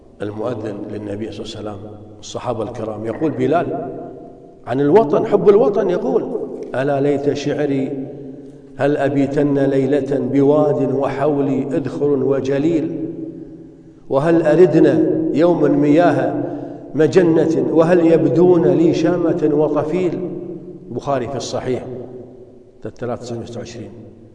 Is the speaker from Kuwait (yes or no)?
yes; Kuwait; لما بعض الناس اللي عندنا في الكويت الكويتيون ذهبوا إلى بلدة جارة قريبة